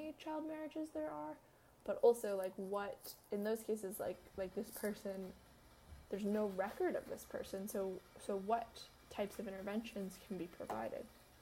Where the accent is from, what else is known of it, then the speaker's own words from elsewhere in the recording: Canada; This, as a Canadian, is not something I ever really questioned at all.